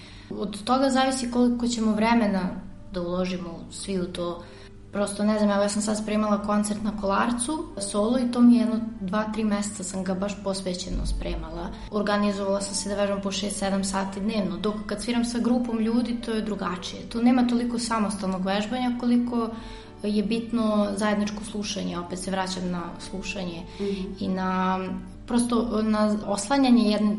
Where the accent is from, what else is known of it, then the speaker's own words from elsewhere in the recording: Požarevac, Southern and Eastern Serbia, Serbia; sviram violinu, iz Požarevca sam.